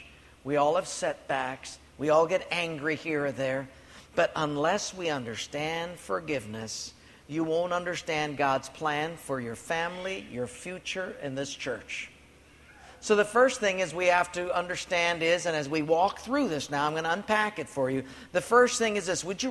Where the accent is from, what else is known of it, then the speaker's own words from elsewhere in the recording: Honolulu, Hawaii, United States; And I'm a boy from Palolo Valley